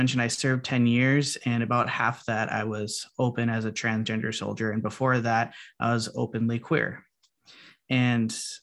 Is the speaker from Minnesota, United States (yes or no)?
yes; Minnesota, United States; And also growing up in Minnesota and being a part of the Minnesota Army National Guard